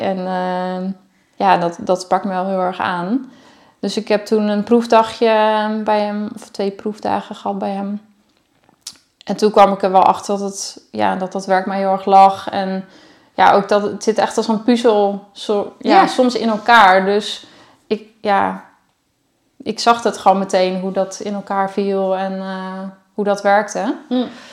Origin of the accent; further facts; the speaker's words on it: Hardinxveld, South Holland, Netherlands; ik kom oorspronkelijk uit Haringsveld. Dat ligt hier naast Gorinchem.